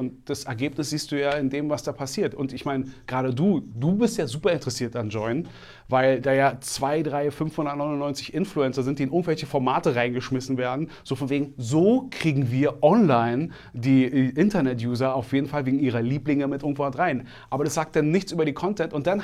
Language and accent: German; Berlin, Germany; born there; ich bin gebürtiger Berliner, ich kenne die Stadt.